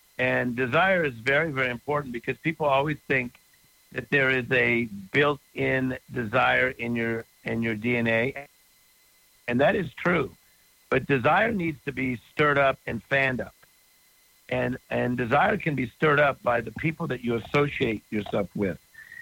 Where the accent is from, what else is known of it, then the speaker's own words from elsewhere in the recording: Compton, California, United States; Well, I came from a tough family. We were raised in Compton, California. We had seven people in a two-bedroom apartment.